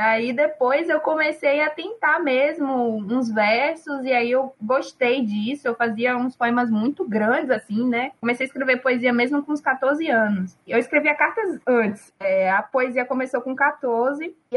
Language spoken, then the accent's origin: Portuguese; Salvador, Bahia, Brazil; Bom, eu sou baiana, né? Sou de Salvador, tenho 26 anos